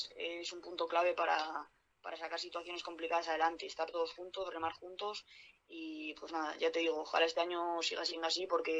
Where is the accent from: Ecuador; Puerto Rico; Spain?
Spain; Madrid, Community of Madrid; yo soy de Vallecas y desde pequeña sé lo que es el Rayo y bueno, poder representar el equipo de mi barrio